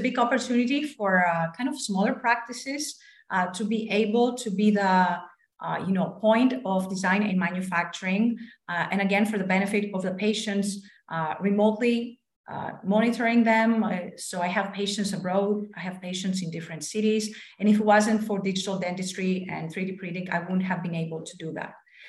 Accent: Katerini, Central Macedonia, Greece; English is a second language; moved away as an adult; now in United States; So I was born and raised in Greece. My hometown, Katerinis, the small star here, close to Mount Olympus.

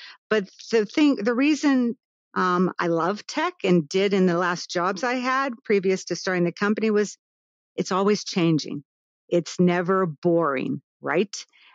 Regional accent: North Braddock, Pennsylvania, United States; also born or lived in Knoxville, Tennessee; I've considered myself a Pittsburgher, even though I was born in Knoxville, Tennessee, moved to North Braddock when I was a kid and raised by my grandmother

